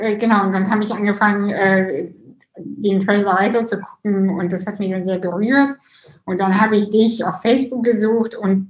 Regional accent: Russia; Und ich bin ja selber auch Russin.

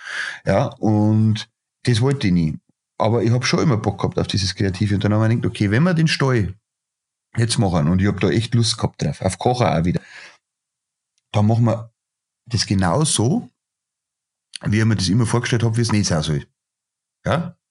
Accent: Bavaria, Germany; bei uns in Bayern sagt man, ein richtig abgewichster Hund

